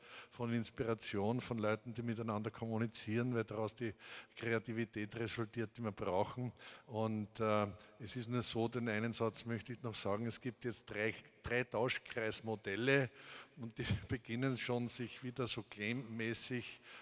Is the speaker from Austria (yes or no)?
yes; Lower Austria, Austria; Ich komme aus dem Mostviertel